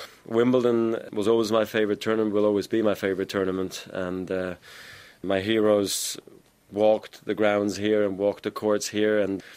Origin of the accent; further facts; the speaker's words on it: Basel, Basel-Stadt, Switzerland; English is a second language; I was just a really normal guy growing up in Basel